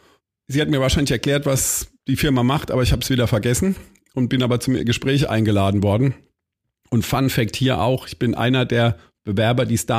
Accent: Baden-Württemberg, Germany; meiner pfälzischen oder kurpfälzischen Herkunft, muss man sagen. Wir sind ja Kurpfälzer.

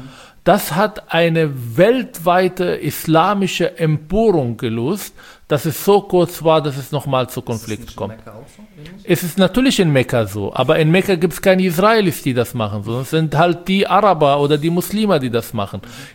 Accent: Palestine; now in Germany; Mir schreiben Leute, die haben ein Praktikum in Palästina gemacht und jetzt wollen sie mir meine Heimat erklären.

